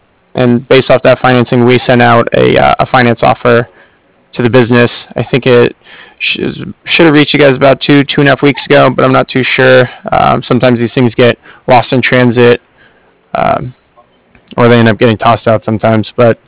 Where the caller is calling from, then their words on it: Cardiff, Wales, United Kingdom; I'm calling from Cardiff. That's C-A-R-D-I-F-F, as in Frank Frank.